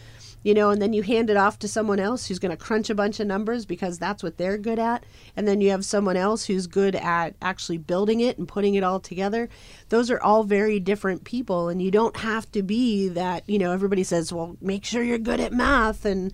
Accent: Mars, Pennsylvania, United States; I grew up in a tiny little town in Pennsylvania. I'm actually from Mars, Pennsylvania, so I'm from Mars.

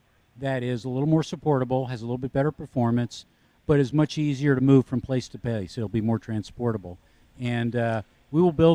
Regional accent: Beavercreek, Ohio, United States; We're from Beaver Creek, Ohio, just outside of Dayton.

